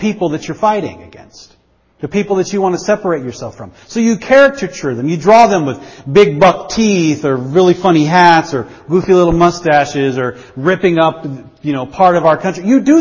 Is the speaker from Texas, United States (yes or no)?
no; Artesia, New Mexico, United States; There was one right outside the town I grew up in New Mexico, in Artesia, New Mexico.